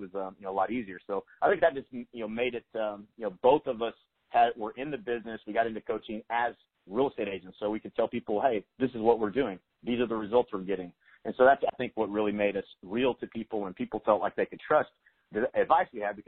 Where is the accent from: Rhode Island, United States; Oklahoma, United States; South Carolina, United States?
Oklahoma, United States; Lawton; And I'm from Lawton, Oklahoma. It's a pretty small town.